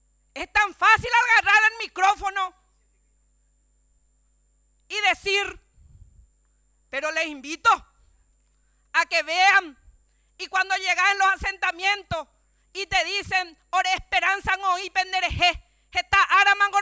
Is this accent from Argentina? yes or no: no; Paraguay; mi compromiso firme como madre, como mujer y como paraguaya